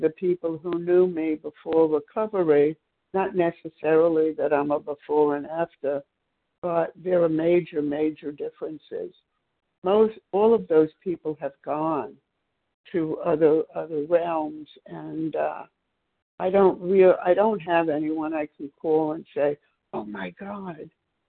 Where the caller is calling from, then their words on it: Maryland, United States; Oh, I'm calling from Maryland.